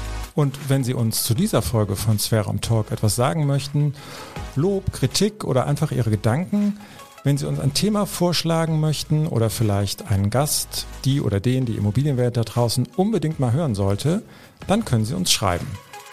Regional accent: Eifel, Germany; Ich komm aus der Eifel, ich bin trinkfest.

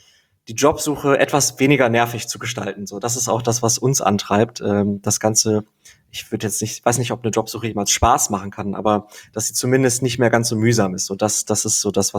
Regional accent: Germany; ich hatte auch meine Bedenken, so als Deutscher kennt man natürlich die großen öffentlichen Unis

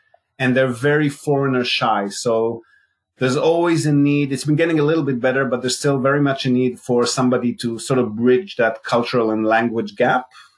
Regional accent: Israel; moved away as an adult; also born or lived in Australia; Well, I'm Israeli, born and bred in Israel. I moved to Australia in my late 20s, and I was living there comfortably till I met my my first wife, and she was Japanese.

